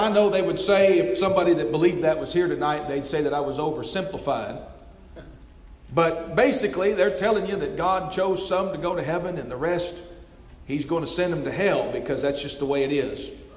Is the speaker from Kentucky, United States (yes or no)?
yes; Kentucky, United States; I'm from Kentucky, and they've got a theological seminary up there.